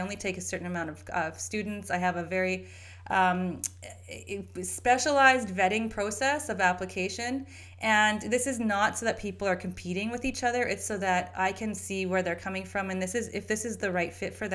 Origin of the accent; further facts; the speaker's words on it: Canada; So I have family in Trinidad, but I grew up in Canada very differently than they did in Trinidad.